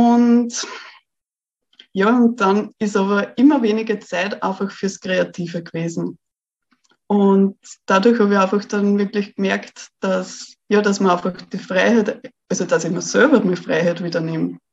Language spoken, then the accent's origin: German; Austria; weil ich bin eben aus Österreich